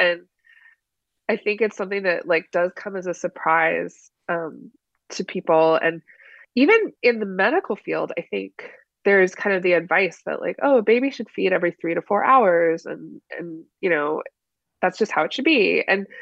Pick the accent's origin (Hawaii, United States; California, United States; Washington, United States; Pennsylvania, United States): Washington, United States; now in New York, United States; I have to say that I am in New York now, but I grew up in Eastern Washington, so it was